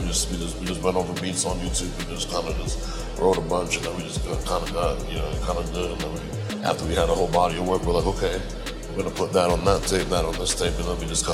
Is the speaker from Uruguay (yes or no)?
no; Plant City, Florida, United States; We're from Plant City, Florida, which is like, you know, a suburb of the city of Tampa.